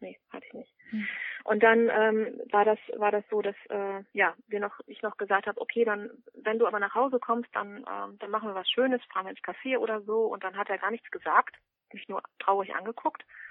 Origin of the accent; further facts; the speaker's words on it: North Rhine-Westphalia, Germany; ich komme ja aus dem Ruhrgebiet, also sorry, wenn man das jetzt so hört, ne?